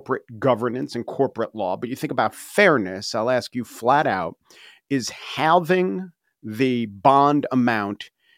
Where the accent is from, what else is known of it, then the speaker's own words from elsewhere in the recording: New York, United States; But it still is, as Donald Trump and I, as a New Yorker, would say, huge.